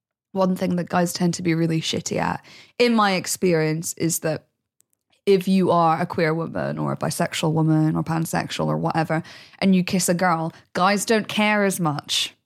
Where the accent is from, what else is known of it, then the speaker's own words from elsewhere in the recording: Midlands, United Kingdom; when I grew up in the Midlands, there was kind of a similar thing.